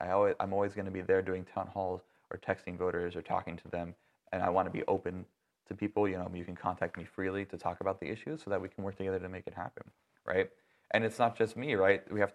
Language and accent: English; Georgia, United States; I love Georgia. It's my home state. I was born and raised here, so...